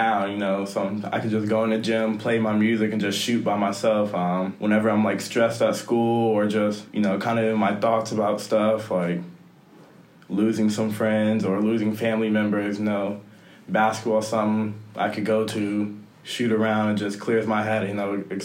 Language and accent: English; Columbus, Ohio, United States; From Columbus, Ohio. I love the city, love it to death. Proud to be from there. Made a lot of friends there, and it's just a great city to be from.